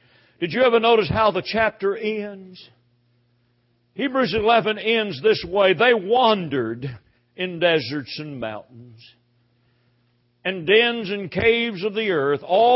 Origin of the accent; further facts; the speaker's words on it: Louisville, Kentucky, United States; Well, I grew up in Louisville, Kentucky, and Fort Knox is just a few miles south from where I grew up.